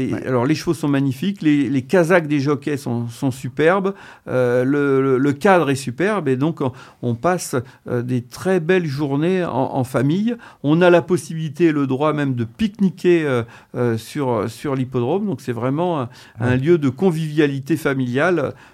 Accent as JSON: {"language": "French", "town": "Chantilly", "region": "Hauts-de-France", "country": "France", "said": "Donc, je suis de Chantilly. Chantilly est une terre de chevaux de course."}